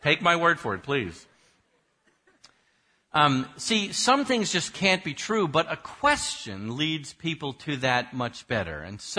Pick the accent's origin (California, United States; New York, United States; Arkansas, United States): New York, United States; is I'm originally from New York. So a New York Jew. So whatever you need to do to translate this to Maryland Gentile, do it, okay?